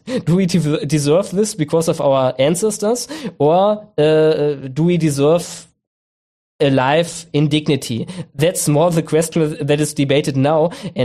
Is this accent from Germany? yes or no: yes; Germany; even as I grew up as a millennial in the 2000s, there was this strong barrier